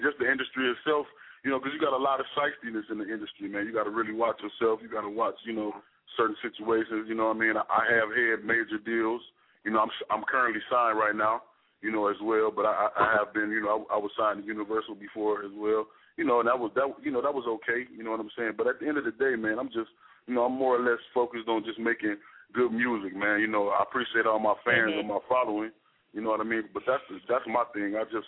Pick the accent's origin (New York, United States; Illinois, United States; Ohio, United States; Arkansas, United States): Illinois, United States; Chicago; I'm from Chicago, you know, but I represent down south and Chicago because that's what I'm based out of, down south. I'm based out of Atlanta and Miami.